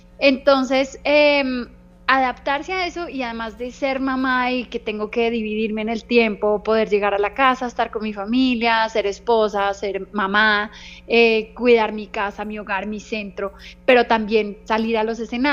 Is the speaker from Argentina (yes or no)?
no; Colombia; ese sentido de pertenencia que a veces nos hace falta un poco a los colombianos tener, y es querer lo nuestro